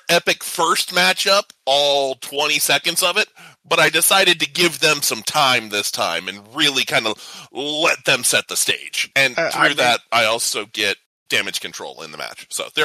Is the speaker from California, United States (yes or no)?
no; Arizona, United States; Well, I am honoring my home state, and I'm putting this in the America West Arena in Phoenix, Arizona.